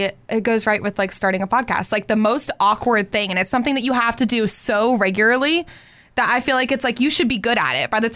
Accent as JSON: {"language": "English", "town": "Jefferson", "region": "Georgia", "country": "United States", "tie": "born or raised there", "said": "where I'm from a town, Jefferson, Georgia, right down the street. We're here in Athens. I grew up in Jefferson. I've lived around here all my life"}